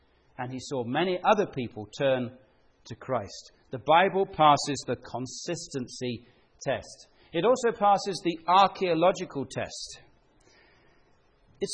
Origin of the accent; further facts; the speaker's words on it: Bicester, South East England, United Kingdom; my hometown of Bicester